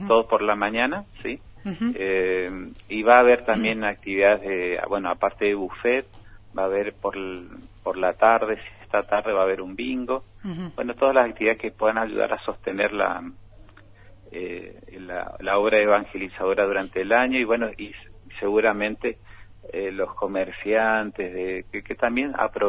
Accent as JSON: {"language": "Spanish", "region": "Chaco", "country": "Argentina", "lives_now": "La Rioja, Argentina", "said": "Yo soy sacerdote chaqueño"}